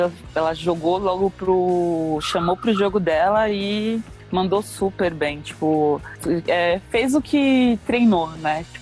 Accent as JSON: {"language": "Portuguese", "region": "São Paulo", "country": "Brazil", "said": "Eu sou da Zona Norte de São Paulo."}